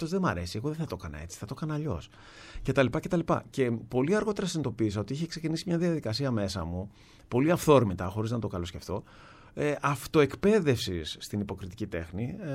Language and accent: Greek; Keratsini, Attica, Greece; επειδή εγώ μεγάλωσα στο Κερατσίνι, στα περίχωρα του Πειραιά, με πηγαίνανε οι γονείς μου πάρα πολύ συχνά στο